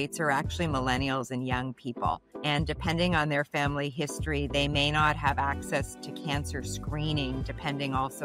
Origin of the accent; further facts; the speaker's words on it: Winnipeg, Manitoba, Canada; also born or lived in Colorado; now in Toronto, Canada; I was born in Winnipeg, actually. I came to Toronto in the late 1990s after grad school. I spent part of my childhood actually in the States, in Colorado, because my mom was going to school there.